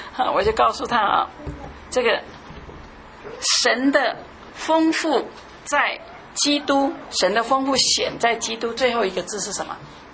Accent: China; 可是我们中国人传了几千年啊，一直是这样传的。

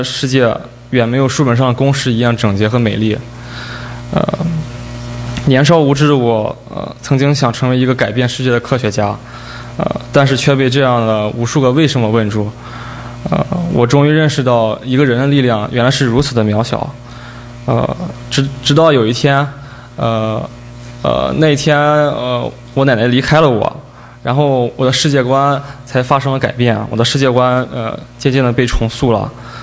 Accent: Qingdao, Shandong, China; 我来自山东青岛，然后现在是 Stevens 的学生。

